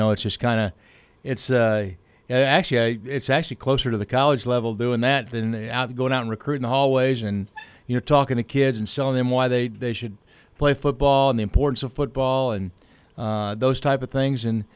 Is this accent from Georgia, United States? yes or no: no; Herculaneum, Missouri, United States; Well, I grew up in Herculaneum, obviously, and graduated there in the Stone Ages.